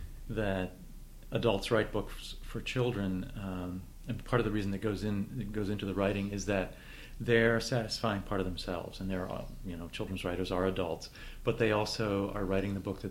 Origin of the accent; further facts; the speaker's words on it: Ohio, United States; born there; also born or lived in Connecticut; You know, I was born in Ohio, and some of those trips were from Ohio to Florida, and then later from Connecticut to Florida.